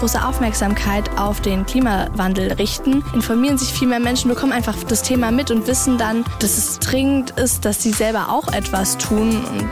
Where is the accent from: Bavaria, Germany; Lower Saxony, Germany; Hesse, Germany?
Hesse, Germany; Gustavsburg; ich bin 16 Jahre alt und ich komme aus Gustavsburg.